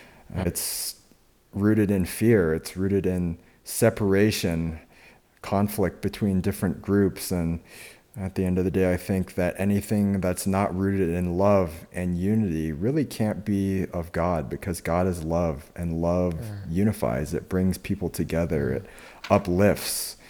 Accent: United States; I grew up here in the States with a Christian upbringing.

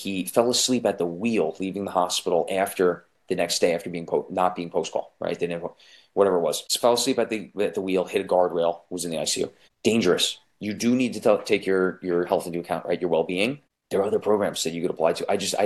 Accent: New York, United States; Closer to home for me, because I'm from Long Island, Newbix on Long Island.

